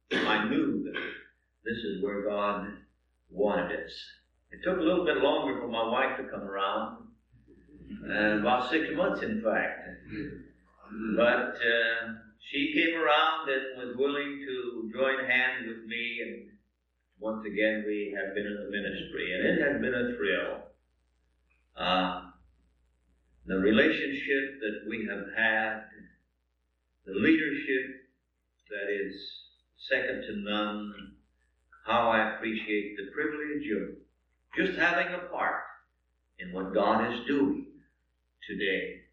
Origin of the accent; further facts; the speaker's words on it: South Bend, Washington, United States; I'm a Washington boy. I was born in South Bend, and I have lived in this state all except for 2 years when we were pastoring a church in Great Falls, Montana.